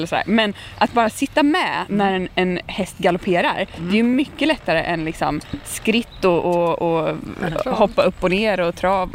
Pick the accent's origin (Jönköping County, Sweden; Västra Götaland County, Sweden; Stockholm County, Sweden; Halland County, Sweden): Halland County, Sweden; Halmstad; Jag kommer från Halmstad.